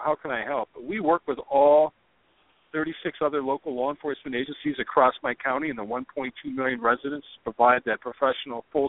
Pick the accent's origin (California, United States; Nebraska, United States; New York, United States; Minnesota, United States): Minnesota, United States; Minneapolis; We're born and raised in Minneapolis.